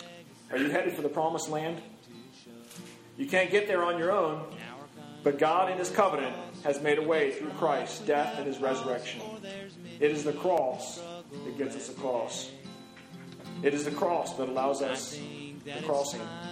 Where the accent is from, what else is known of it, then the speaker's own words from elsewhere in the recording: Montana, United States; When I was growing up in Montana, we lived in Flathead County.